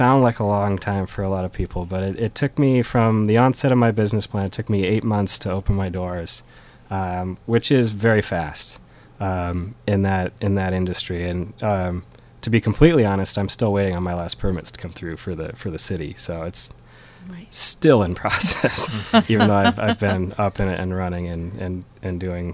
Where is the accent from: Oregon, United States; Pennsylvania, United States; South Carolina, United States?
Oregon, United States; Portland; born there; now in Cannon Beach, United States; Well, I was born in Portland